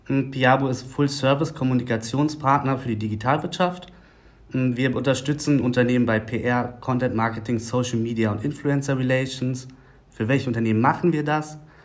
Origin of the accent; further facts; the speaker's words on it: Berlin, Germany; Ich bin Berliner durch und durch, geboren damals in Berlin-Marzahn. Mehrfach in der Stadt umgezogen, aber wirklich losgelassen hat sie mich nie.